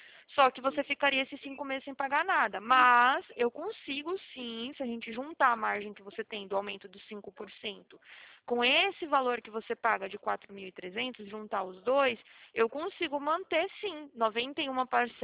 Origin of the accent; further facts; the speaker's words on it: Atibaia, São Paulo, Brazil; Não, eu sou daqui de Atibaia. Não sei se você conhece, é interior daqui de São Paulo.